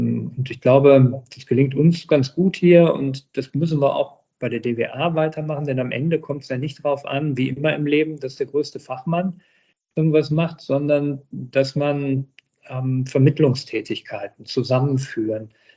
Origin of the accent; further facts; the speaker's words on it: Herten, North Rhine-Westphalia, Germany; dann bin ich in meiner Heimatstadt Herten, 65.000 Einwohner, dann zum hauptamtlichen Bürgermeister gewählt worden